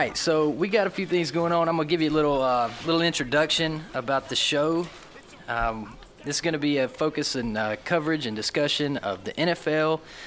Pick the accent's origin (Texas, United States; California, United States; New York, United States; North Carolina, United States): North Carolina, United States; Lincolnton; I'm originally from Lincolnton, North Carolina, here in the Charlotte area.